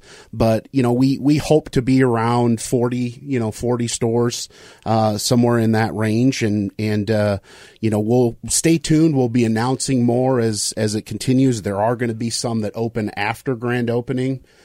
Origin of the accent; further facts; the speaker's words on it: Sioux Falls, South Dakota, United States; moved away as an adult; Well, I'm originally from South Dakota. I was born there.